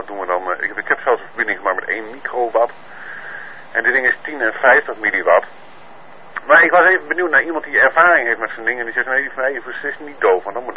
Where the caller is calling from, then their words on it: Assen, Drenthe, Netherlands; QTH is Assen.